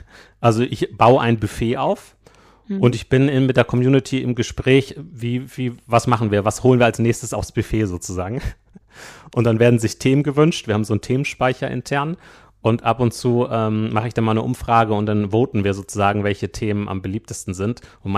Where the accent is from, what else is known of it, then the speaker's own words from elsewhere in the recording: Schleswig-Holstein, Germany; Ich komme von einem Milchkuhbetrieb aus Schleswig-Holstein, aus der Nähe von Flensburg